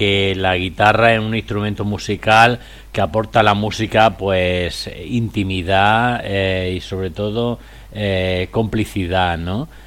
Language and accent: Spanish; Cartagena, Region of Murcia, Spain; also born or lived in Granada; yo me he criado en Cartagena, mi madre vive en Cartagena, soy andaluz, soy granaíno